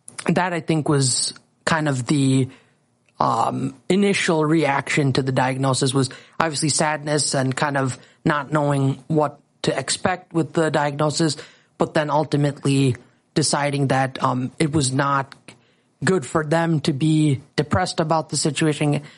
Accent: Lakeville, Minnesota, United States; I'm 25 years old, and I'm from Lakeville, Minnesota.

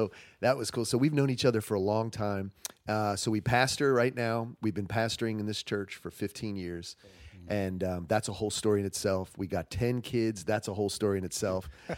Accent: New Jersey, United States; now in Spring Hill, United States; Now, we're originally from South Jersey, right outside of Philly.

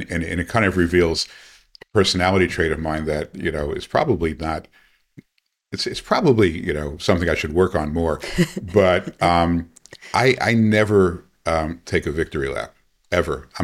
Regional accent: Woodmere, New York, United States; I mean, I got a street named after me in my hometown in Woodmere, New York.

